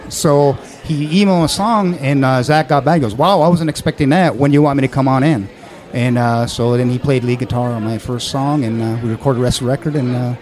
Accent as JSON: {"language": "English", "town": "Memphis", "region": "Tennessee", "country": "United States", "said": "Yeah, well, I'm from Memphis, Tennessee, and every year they have this big World Championship Hot Wing Festival."}